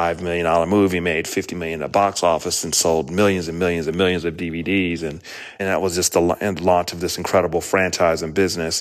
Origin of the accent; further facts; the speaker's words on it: Decatur, Georgia, United States; Growing up in Decatur, Georgia, in a middle-class family, I just didn't know what an entertainment lawyer did.